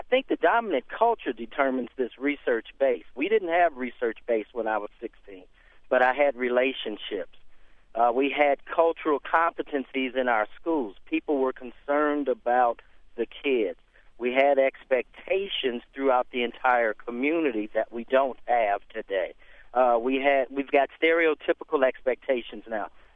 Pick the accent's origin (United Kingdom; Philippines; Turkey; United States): United States; Chicago, Illinois; I grew up in Chicago, inner city. I did have that mentor.